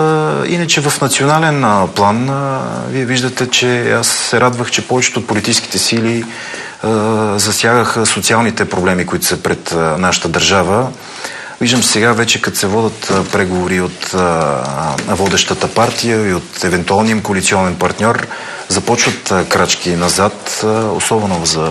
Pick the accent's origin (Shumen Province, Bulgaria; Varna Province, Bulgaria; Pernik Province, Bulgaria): Pernik Province, Bulgaria; Pernik; Аз съм перничанин, продължавам да си живея в Перник.